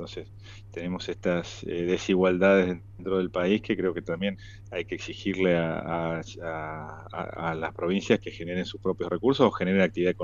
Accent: Argentina; no todos tienen las mismas oportunidades y todos somos argentinos

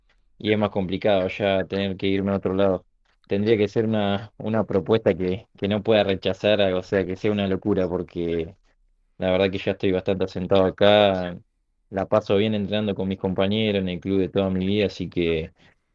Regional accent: Río Colorado, Río Negro, Argentina; yo salí independiente de acá, soy de Río Colorado, de chiquito que juego.

